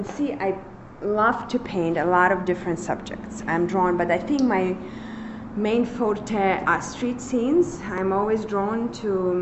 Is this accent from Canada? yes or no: no; Lithuania; also born or lived in Russia; now in United States; I came to United States about 25 years ago from Lithuania. I grew up in Lithuania, but I was born in Russia. Yeah, I'm Russian, but I'm really I'm more cosmopolitan at this point.